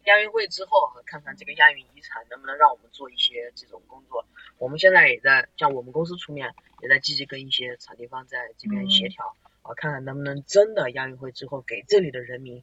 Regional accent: Hangzhou, Zhejiang, China; 我想点名批评一下我的家乡

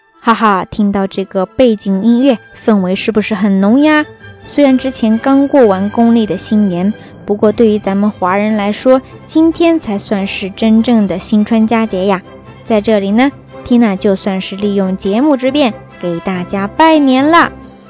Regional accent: China; Japanese is a second language; 今日こそ、私たち中国人にとって新しい一年のスタートとなりますが

